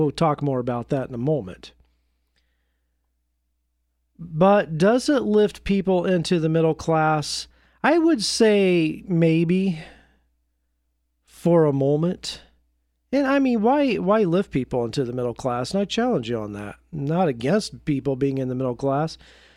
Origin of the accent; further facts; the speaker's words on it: Indiana, United States; now in Portland, United States; I know in my hometown in Indiana, throughout what's called the Rust Belt in the upper Midwest, you see all these abandoned factories